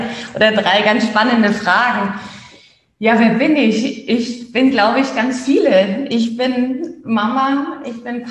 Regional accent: Oberammergau, Bavaria, Germany; Ich komme ja aus Oberammergau, aus einem kleinen Dorf in den Alpen und da habe ich ganz stark meine Wurzeln.

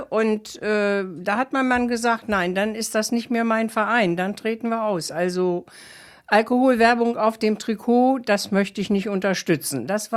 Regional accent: Königslutter, Lower Saxony, Germany; now in Braunschweig, Germany; Also ich stamme ursprünglich aus Königslutter, da haben wir den TSV gehabt.

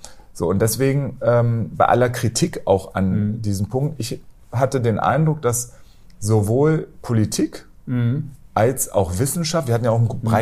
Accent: Hanover, Lower Saxony, Germany; Als Hannoveraner

